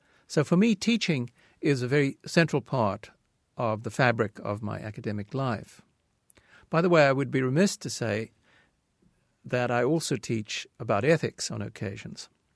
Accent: Cape Town, Western Cape, South Africa; now in Bloomington, United States; I said to you I grew up in Cape Town

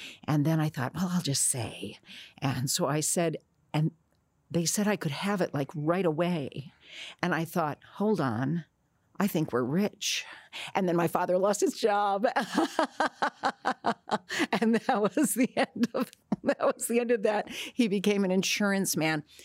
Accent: Newark, New Jersey, United States; born there; I was born in Newark, New Jersey

